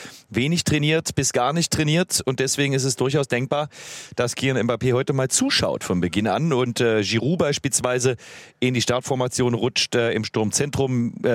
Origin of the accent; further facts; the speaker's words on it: Leipzig, Saxony, Germany; Absolute EM-Favoriten als Fans heute in meiner Heimatstadt in Leipzig.